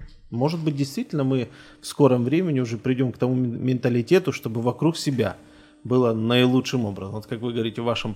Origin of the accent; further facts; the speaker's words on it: Kyiv, Ukraine; Вы знаете, я тоже киевлянин, понимаете?